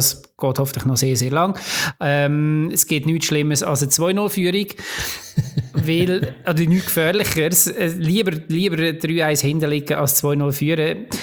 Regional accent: Lucerne, Switzerland; dass ich als Luzerner natürlich mal Freude gehabt habe am Sieg von Luzern.

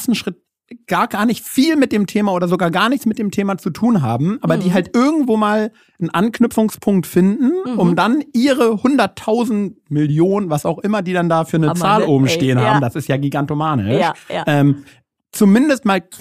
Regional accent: Hamburg, Germany; Ich bin ja in Hamburg groß geworden.

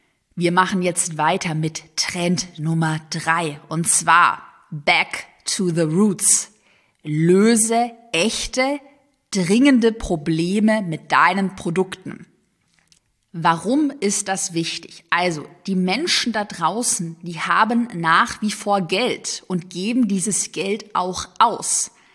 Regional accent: Sigmaringen, Baden-Württemberg, Germany; born there; Ich bin ja gebürtige Schwäbin in Sigmaringen auf der Schwäbischen Alb geboren.

